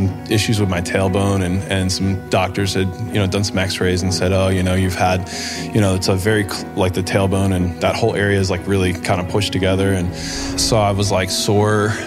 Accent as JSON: {"language": "English", "region": "Pennsylvania", "country": "United States", "said": "from Pennsylvania. Growing up, skateboarded and had a lot of, falls, of course."}